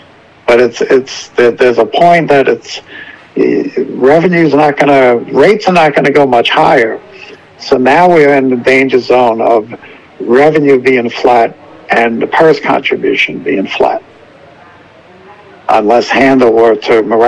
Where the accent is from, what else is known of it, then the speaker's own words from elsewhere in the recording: New York, United States; as a New Yorker, this is really dangerous for New York